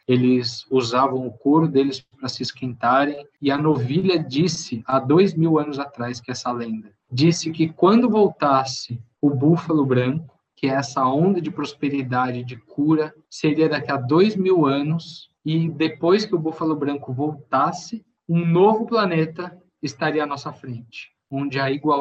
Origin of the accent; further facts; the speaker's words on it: São Paulo, Brazil; que é o prefixo aqui de São Paulo, que é a cidade onde eu vivi, onde eu nasci.